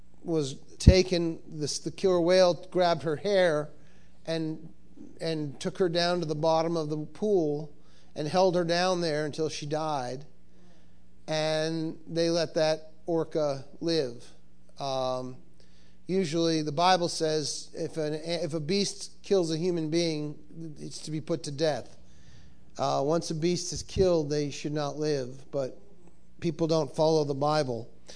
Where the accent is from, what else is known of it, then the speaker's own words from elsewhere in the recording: Cape Cod, Massachusetts, United States; I grew up on Cape Cod. We never had to worry about sharks when I grew up on Cape Cod.